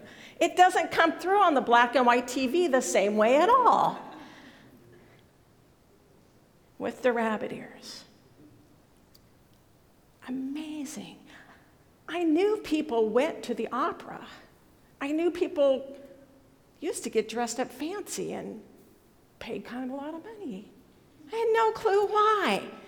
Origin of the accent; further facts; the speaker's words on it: California, United States; I've told you before, I grew up in Northern California a few decades ago